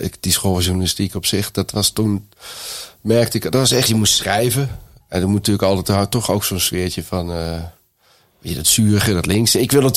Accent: North Brabant, Netherlands; Ik kwam uit Brabant en dan was toch de leraar, nee, ja, dat kan niet.

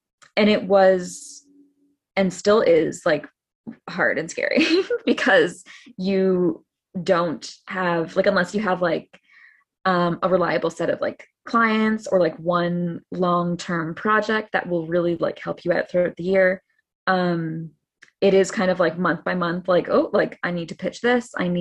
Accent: Canada; I'm Canadian, so I was only allowed to be in New York for like the certain amount of time

